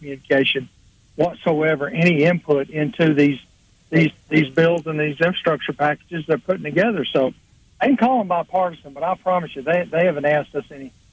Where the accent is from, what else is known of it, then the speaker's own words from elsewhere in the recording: United States; especially being an American, because it's in our DNA to want to win, and try to improve and do better.